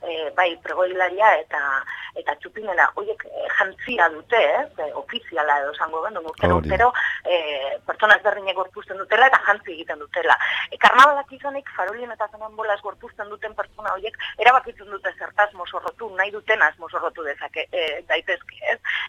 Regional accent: Bilbao, Basque Country, Spain; Bilbotar euskaldunak askotan gogorarazi behar izaten dugu, bai, bilbotarrak gara, bai, eta euskaraz aritzen gara.

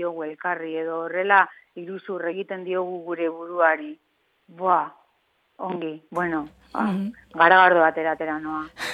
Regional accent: Bilbao, Basque Country, Spain; moved away; also born or lived in New York; ze Bilbotarra naiz, eta hainbat urte mandituta zerrian Nueva Yorken antzerkia egiten, eta hau da nire etxera bueltatzeko hori pieza

